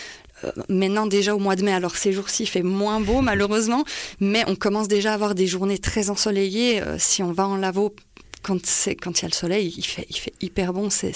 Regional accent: Valais, Switzerland; Je suis Valaisanne moi-même à la base.

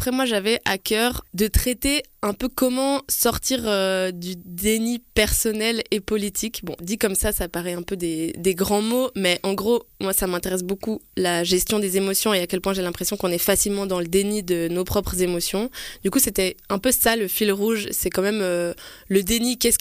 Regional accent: Valais, Switzerland; je cherche à jouer en Valais, vu que je suis valaisanne

